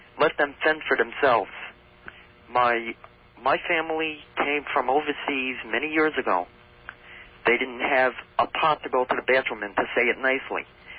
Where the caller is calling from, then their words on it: Patchogue, New York, United States; Patchogue.